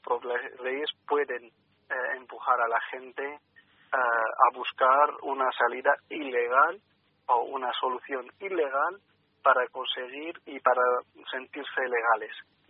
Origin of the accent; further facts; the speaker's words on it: Syria; yo soy de Siria y al final la peli cuenta la historia de un chico de Siria, de Alepo incluso.